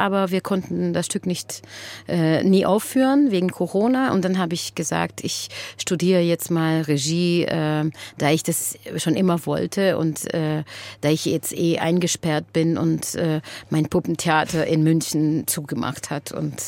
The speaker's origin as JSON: {"language": "German", "region": "Transylvania", "country": "Romania", "moved": "as an adult", "lives_now": "Germany", "said": "also ich komme ja aus Siebenbürgen und ich bin 2003 nach Deutschland gekommen, um Schauspiel zu studieren. Und seitdem wohne ich eigentlich offiziell in Deutschland."}